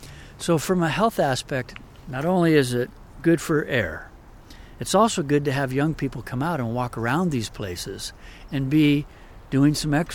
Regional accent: Santa Rosa, California, United States; as a boy, I grew up near Roseland Creek, and I knew about the woodland and about the creek riparian corridor.

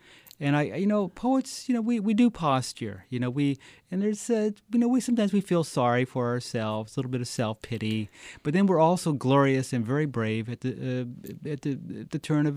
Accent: Fresno, California, United States; We're both from, you know, he's from Bakersfield area, I'm from Fresno

